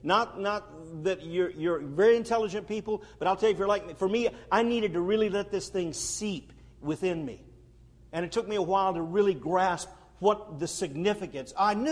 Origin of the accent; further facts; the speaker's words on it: Southern US, United States; I'm from the South.